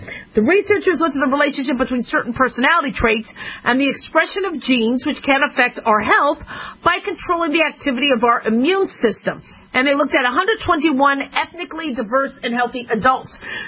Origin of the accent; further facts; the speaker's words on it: Las Vegas, Nevada, United States; Remember, I grew up in Las Vegas. I miss the strip.